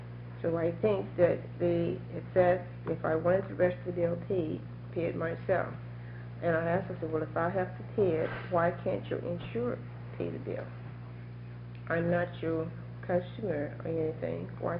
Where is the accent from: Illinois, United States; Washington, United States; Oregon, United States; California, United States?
Oregon, United States; Portland; I'm from Portland, Oregon.